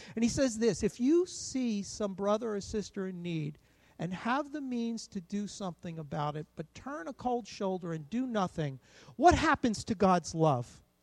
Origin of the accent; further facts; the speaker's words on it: New Jersey, United States; accent: New Jersey; I was asked for my passport two or three times because I was from New Jersey. They heard the accent.